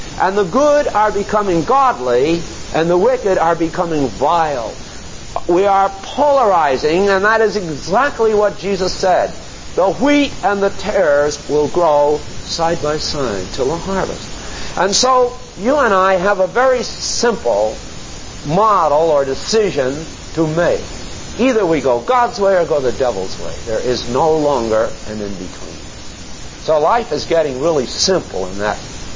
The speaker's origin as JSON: {"language": "English", "town": "West Haven", "region": "Connecticut", "country": "United States", "tie": "born or raised there", "said": "It was not like where I was raised in West Haven, Connecticut."}